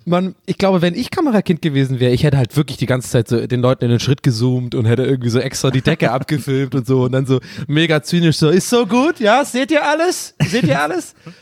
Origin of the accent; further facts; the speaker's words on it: Tübingen, Baden-Württemberg, Germany; Also das waren dann bei uns in Tübingen zumindest dann schon auch die härteren Leute